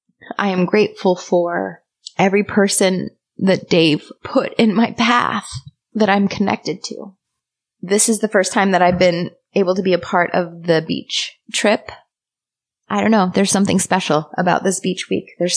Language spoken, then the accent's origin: English; St. Louis, Missouri, United States; I am from St. Louis, Missouri.